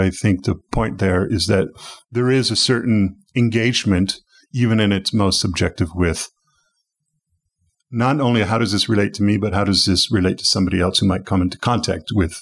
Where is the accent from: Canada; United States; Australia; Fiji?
Canada; Toronto, Ontario; I come from Canada.